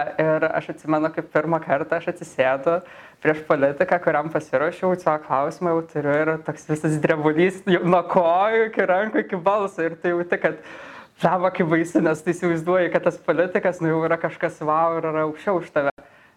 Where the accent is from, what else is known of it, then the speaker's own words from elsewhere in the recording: Elektrėnai, Vilnius County, Lithuania; aš pati esu iš Elektrėnų.